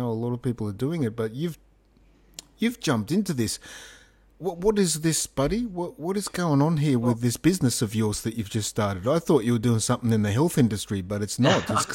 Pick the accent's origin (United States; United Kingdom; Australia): Australia; New South Wales; growing up in Australia, I grew up on the northern beaches here now